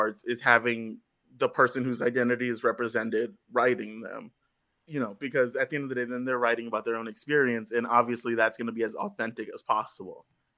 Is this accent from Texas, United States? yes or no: yes; Texas, United States; But I was a kid from South Texas that had no concept of what Washington Heights was.